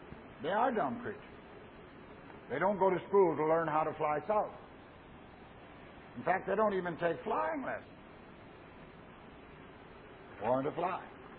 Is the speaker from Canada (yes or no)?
yes; Canada; I'm a Canadian, and we're very proud of our Canadian geese.